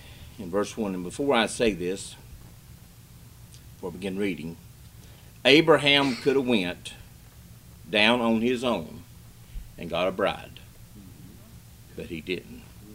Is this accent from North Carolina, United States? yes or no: yes; North Carolina, United States; moved away as an adult; now in West Virginia, United States; I never knew I had an accent until I moved to West Virginia. Lived in North Carolina all my life, foothills of the Blue Ridge Mountains